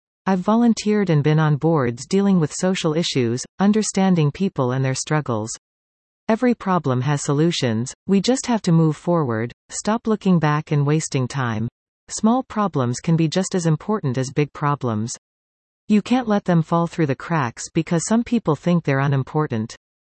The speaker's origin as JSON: {"language": "English", "town": "Sudbury", "region": "Ontario", "country": "Canada", "tie": "born or raised there", "said": "I was born and raised in Sudbury and I traveled across Canada looking to put down my roots, but I always came back to Sudbury and this is where I raised my 4 kids."}